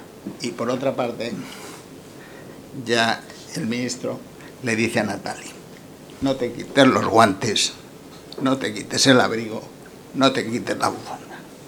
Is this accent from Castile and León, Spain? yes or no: yes; Valladolid, Castile and León, Spain; born there; Reconozco que tengo debilidad por Valladolid. Yo nací en Valladolid. Estudié la carrera de Derecho